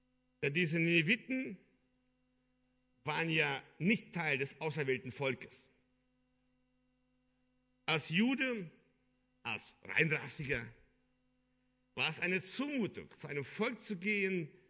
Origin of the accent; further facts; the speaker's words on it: Kyrgyzstan; now in Germany; Ich bin ja ein wahrer Ossi. Ich sage immer, ich bin ein Ossi der Ossis. Ich bin aufgewachsen in Kirgisistan. Wir waren sehr stolz, wir sind Deutsche.